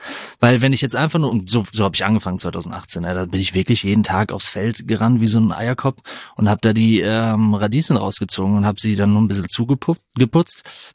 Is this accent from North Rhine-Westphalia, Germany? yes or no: yes; North Rhine-Westphalia, Germany; born there; In Deutschland. Holländische Grenze, Münsterland.